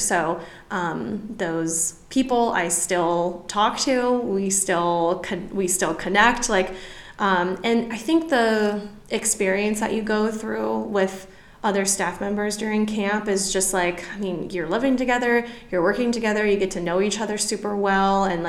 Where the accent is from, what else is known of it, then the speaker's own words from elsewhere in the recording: Florida, United States; Yeah, so I'm from Florida originally, and I went to a YMCA residential camp in Florida.